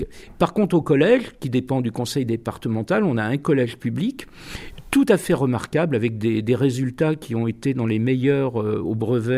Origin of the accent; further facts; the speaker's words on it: Guérande, Pays de la Loire, France; born there; moi je suis né à Guérande, beaucoup plus bas, hein, la Bretagne assez marche.